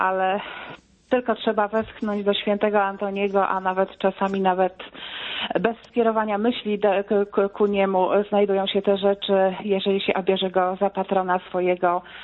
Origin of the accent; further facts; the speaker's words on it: Kotuń, Masovian Voivodeship, Poland; Ja pochodzę z parafii pod wezwaniem świętego Antoniego Padewskiego. To jest taka mała parafia w Kotuniu koło Siedlec